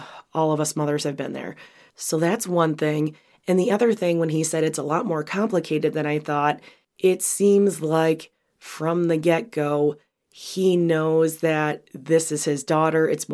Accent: Chicago, Illinois, United States; accent: Chicago; Maybe this cold is making me lose my Chicago accent.

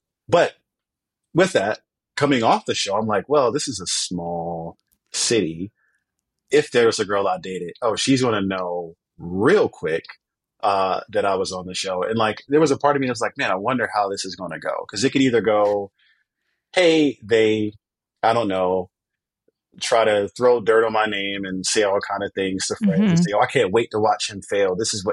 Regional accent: Wilmington, North Carolina, United States; But yeah, I'm from North Carolina, Wilmington, North Carolina, which is where Michael Jordan is from.

